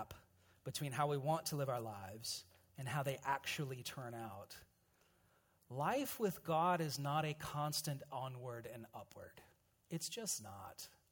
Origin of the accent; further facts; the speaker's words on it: United States; So as an American, I'm still getting to know your country, Canada.